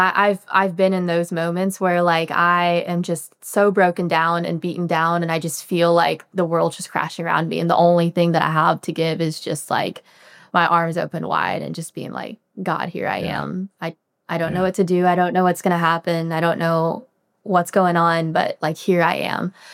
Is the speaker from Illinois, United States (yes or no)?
yes; Illinois, United States; So I grew up in Central Illinois. My parents are both Caucasian, and my brother and I are both, I'm Vietnamese, he's from Taiwan. So we're both adopted.